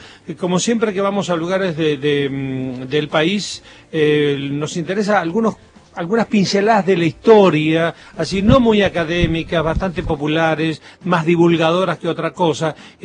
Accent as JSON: {"language": "Spanish", "region": "Patagonia", "country": "Argentina", "tie": "born or raised there", "said": "Yo soy de la Patagonia, Patagonia"}